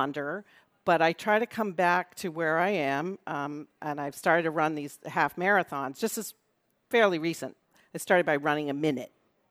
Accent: Massachusetts, United States; I grew up in Western Mass.

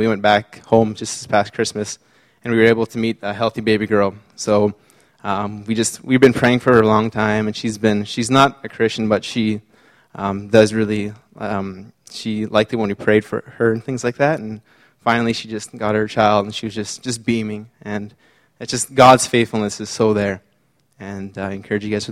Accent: Moose Factory, Ontario, Canada; now in Aldergrove, Canada; I am originally from Moose Factory, Ontario, and my wife … is originally from Chilliwack.

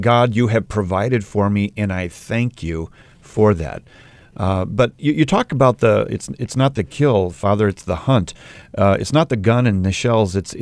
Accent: Chanhassen, Minnesota, United States; One of the saints that I grew up in Chanhassen, you know

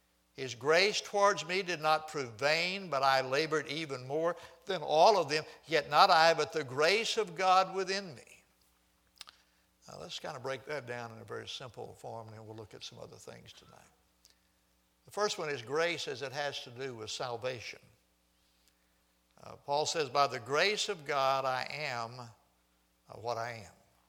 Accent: Houston, Texas, United States; I grew up in Houston, and I grew up very near Sheffield Steel.

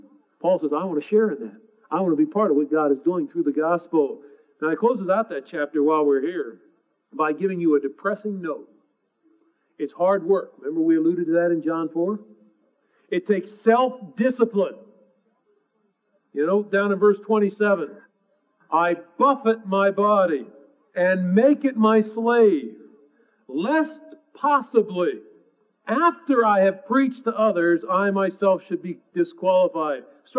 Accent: United States; You know, it's a lot of a problem with us as American Christians. We pamper ourselves.

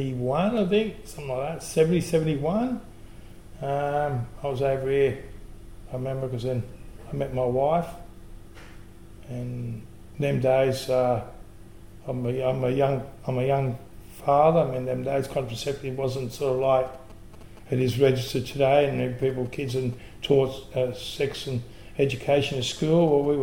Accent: Sydney, New South Wales, Australia; the suburb compared to the suburb that I grew up in Woolloomooloo, I wouldn't compare.

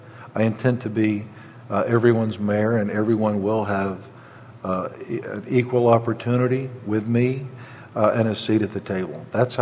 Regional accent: St. Petersburg, Florida, United States; I was born and raised in St. Petersburg. I thought I knew. This is my hometown.

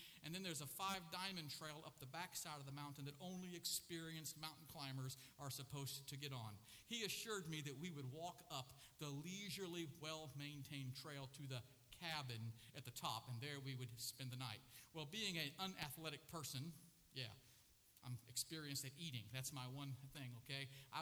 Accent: the South, United States; Well, maybe I am, but, you know, I'm from the South, so we started when we were 12.

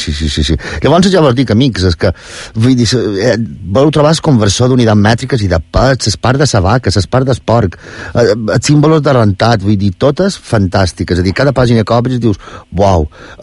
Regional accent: Vilafranca de Bonany, Balearic Islands, Spain; jo som de Vilafranca, de Bonany, que és allà on se fan els melons més bons del món

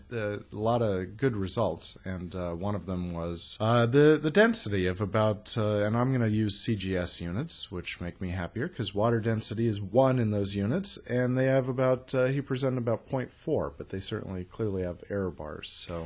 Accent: Sacramento, California, United States; 500 kilometers, by the way, would easily fit between, say, L.A. and my hometown, Sacramento, or D.C. and Boston, or London and Frankfurt.

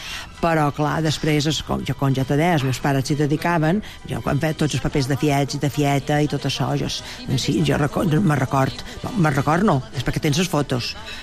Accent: Balearic Islands, Spain; venc de Menorca, d'un lloc on el teatre ha estat sempre una gran tradició, venc d'una família també de teatre

